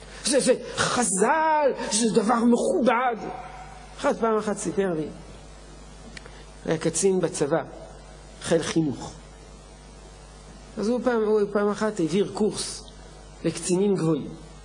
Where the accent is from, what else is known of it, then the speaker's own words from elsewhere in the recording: France; אני גדלתי בצרפת, למדתי בבית ספר צרפתי יהודי, בית ספר יהודי צרפתי